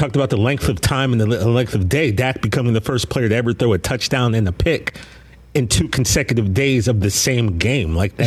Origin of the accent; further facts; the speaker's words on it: Altoona, Pennsylvania, United States; also born or lived in Pittsburgh; No one really knows except for the kids I grew up with in Altoona and Pittsburgh.